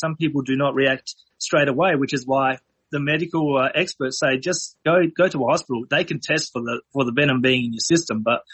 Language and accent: English; Adelaide, South Australia, Australia; moved away; when I lived back in my hometown, Adelaide, where we did have a swimming pool